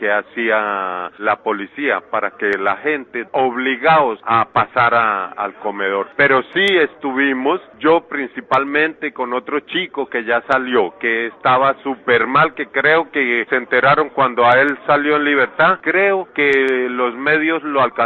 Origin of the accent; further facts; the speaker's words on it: Colombia; now in United States; Esta gente piensa que yo soy mexicano y no sé qué irá a pasar. Por favor, no deseo ser deportado ni para México, porque no soy de allá. Y si me deportan para Colombia, me pueden dar de baja.